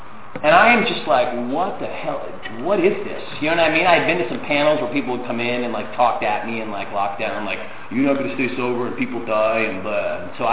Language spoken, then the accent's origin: English; Boston, Massachusetts, United States; you know, I'm from Boston. I got sober at 16.